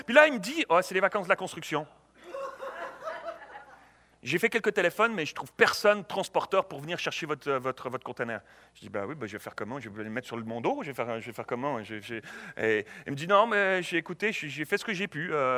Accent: Switzerland; moi, je suis suisse. Donc, je suis suisse, j'ai un compte en banque en Suisse

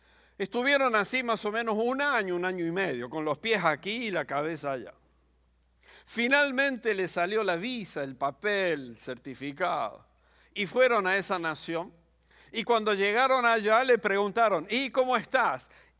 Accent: Argentina; bastantes años atrás, yo vengo de Argentina

